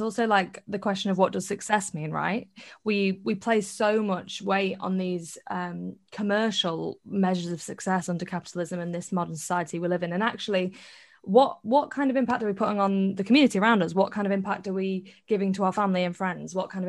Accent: Liverpool, North West England, United Kingdom; I'm from Liverpool and I went to Union Leeds.

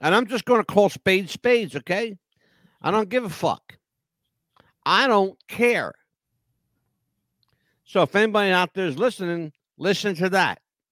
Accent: Philadelphia, Pennsylvania, United States; Back in the day where I grew up in Philadelphia, there were two guys that inspired me.

